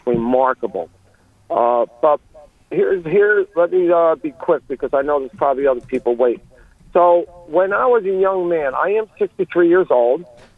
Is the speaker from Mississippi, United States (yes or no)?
no; Nutley, New Jersey, United States; I'm from Nutley, New Jersey.